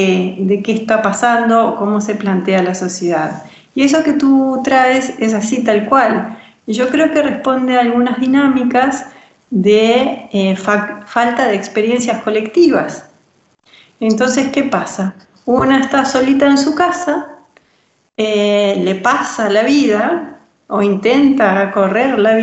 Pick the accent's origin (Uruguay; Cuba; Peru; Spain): Uruguay; Uruguay es un país muy particular porque es un país muy pequeñito entre dos grandes países como Argentina y Brasil, donde habitamos solamente 3,5 millones de personas.